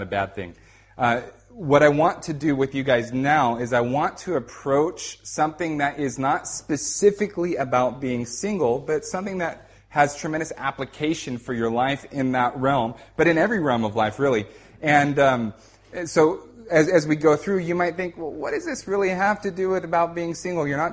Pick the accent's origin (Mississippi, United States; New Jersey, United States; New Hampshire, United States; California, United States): California, United States; moved away as an adult; now in London, United Kingdom; I am from the States, from California. I live in London